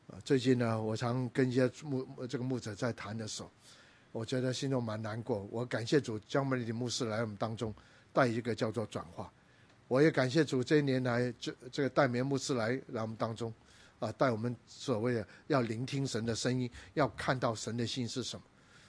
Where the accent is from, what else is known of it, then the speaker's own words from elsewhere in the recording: Guangdong, China; 我一个广东人